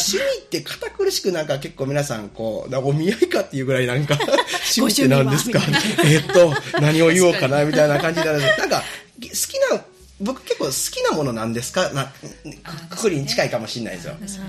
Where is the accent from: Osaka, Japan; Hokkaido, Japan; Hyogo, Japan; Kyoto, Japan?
Hyogo, Japan; Amagasaki; now in Sanda, Japan; 僕は実は出身が尼崎で、はい、で三田に、住んで、まあ、もうそろそろ 7,8 年になるかなっていうところなんですけど